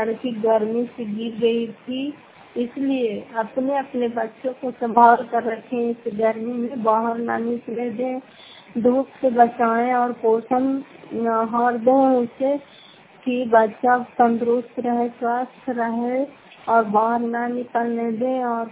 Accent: Fatehpur, Bihar, India; घर फतेहपुर पंचायत मकौटा जिला नालंदा राजपचवाड़ ब्लॉक की निवासी हूँ।

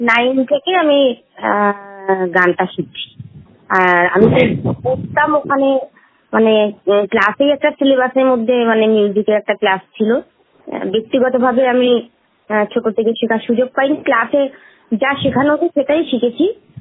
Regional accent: Asansol, West Bengal, India; আমার বাড়ি হচ্ছে আসানসোল

